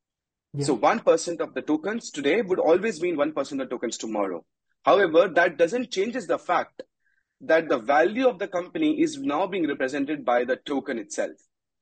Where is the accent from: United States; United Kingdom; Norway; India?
India; I come from India.